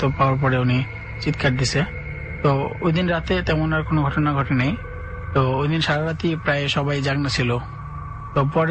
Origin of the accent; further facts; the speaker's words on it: Dhaka, Dhaka Division, Bangladesh; আমি বাসাবো থেকে আসছি, বাসাবো মাদারটেক নন্দীপাড়া থেকে।